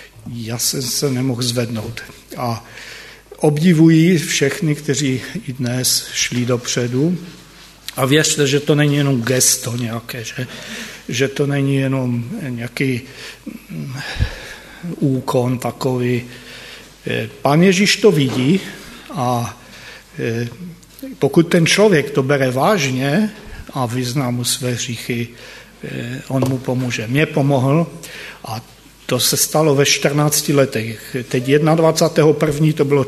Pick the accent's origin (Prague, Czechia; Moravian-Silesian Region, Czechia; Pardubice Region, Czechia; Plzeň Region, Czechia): Moravian-Silesian Region, Czechia; born there; narodil jsem se, mám psaný Těšín, ale narodil jsem se v Sanice, takže mezi Těšínem a Albrechticemi někde ve Stanislovicích se narodil. A měl jsem věřící rodiče